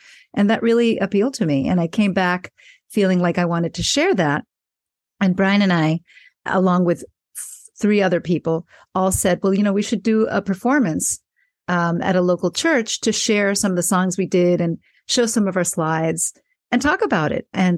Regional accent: Puerto Rico; since I'm from Puerto Rico, I sang a danza, a very typical song form from Puerto Rico.

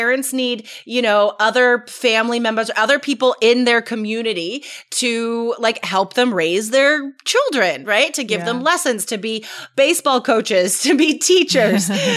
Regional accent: United States; It just feels that way to us because we're American.

